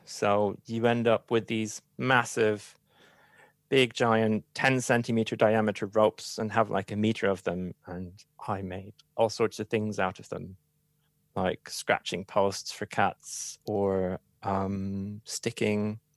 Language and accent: English; Hamburg, Germany; English is a second language; Well, originally I'm from Hamburg, and Hamburg has one of the, it being in northern Germany